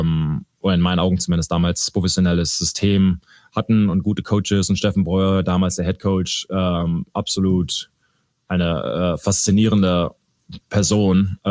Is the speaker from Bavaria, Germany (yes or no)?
no; Neuss, North Rhine-Westphalia, Germany; also born or lived in Düsseldorf; Ich bin in Düsseldorf geboren, bin aber relativ schnell, damals bei Neuss in Nordrhein-Westfalen, umgezogen mit meiner Familie, also meine beiden Eltern und habe eine ältere Schwester, Stephanie, und haben da lang gelebt und sind dann nach Karst umgezogen, also nicht weit von North weg.